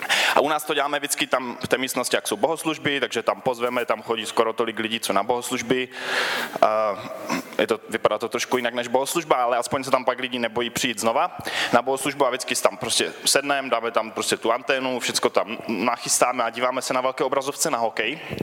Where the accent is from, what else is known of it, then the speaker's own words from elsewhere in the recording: Havířov, Moravian-Silesian Region, Czechia; jsem z Havířova. To je takové město trošku nahoru odtud, asi 100 kilometrů. A jsem z církve ESK.